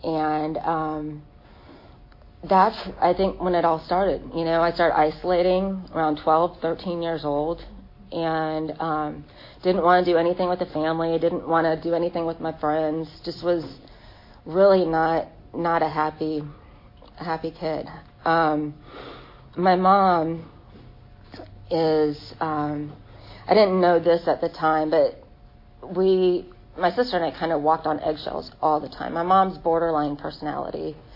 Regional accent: Arizona, United States; I'm from Arizona. I was raised in Arizona.

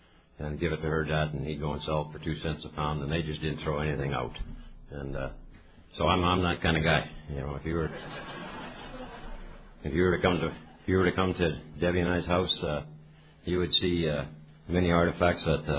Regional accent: Manitoba, Canada; I'm from Area 80, Manitoba, which is dead center of Canada. I live about 60 miles from the dead center of Canada.

